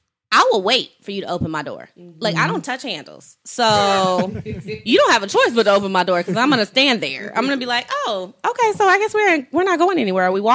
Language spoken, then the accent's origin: English; Detroit, Michigan, United States; also born or lived in San Francisco Bay Area; now in Los Angeles, United States; I've been in L.A. for 6 years, mm-hmm. and I moved here from the Bay. I'm originally from Detroit, mm-hmm. and I did not have this problem anywhere else I've ever lived, and I've lived in about six states, ever.